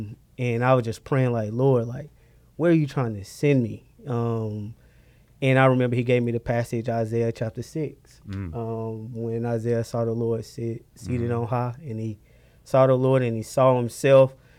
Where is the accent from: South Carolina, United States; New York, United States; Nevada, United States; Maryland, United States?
South Carolina, United States; Gaffney; we took y'all to my hometown, Gaffney